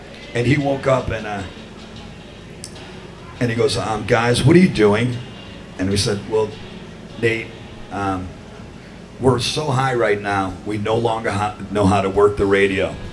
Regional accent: Boston, Massachusetts, United States; also born or lived in Norwood; play Fenway Park as a kid growing up in Norwood and Boston and all the neighborhoods. I lived two blocks that way on Queensbury Street for the longest time when I was a kid

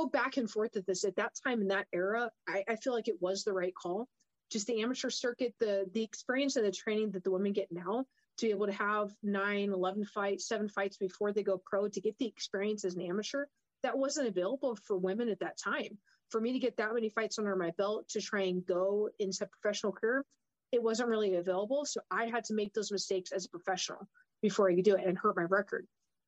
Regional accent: Okinawa, Japan; I wish it had, because I grew up in Okinawa of all places.

